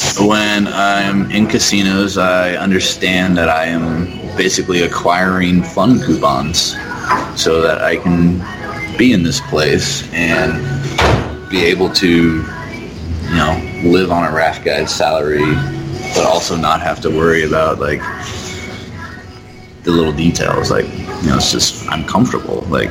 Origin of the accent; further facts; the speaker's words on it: San Dimas, California, United States; And I grew up in San Dimas, California, which is right on the foothills outside of LA.